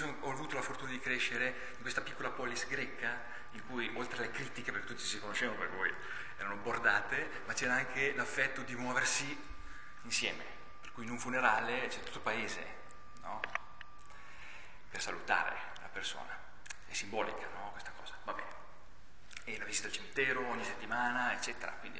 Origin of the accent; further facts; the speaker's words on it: Piedmont, Italy; Io sono piemontese, ma il vicino diciamo, è sul mio territorio, per cui ci chiamano piemontesi, piemontardi o lombardesi, perché non sanno come definirci. Adottato da Milano, l'università l'ho fatta a Milano